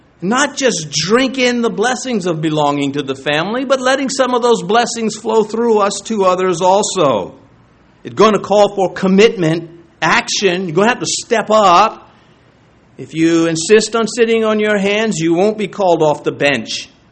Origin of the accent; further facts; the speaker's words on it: New York City, New York, United States; Now, I'm born and raised in New York City. Strangers are not to be trusted there.